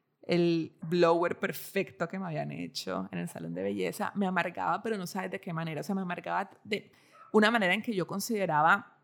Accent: Barranquilla, Atlántico, Colombia; pues yo crecí en Barranquilla

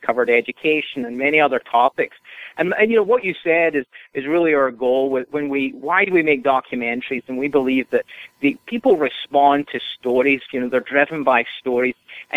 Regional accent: Scotland, United Kingdom; I'm a Scotsman, so free is one of our favorite words, you know.

